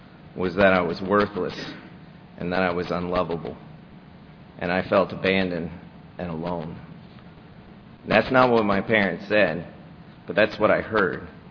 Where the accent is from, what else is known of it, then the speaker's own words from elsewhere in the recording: Marietta, Georgia, United States; I was born and raised in East Cobb in Marietta. I grew up in an affluent, middle-class type home.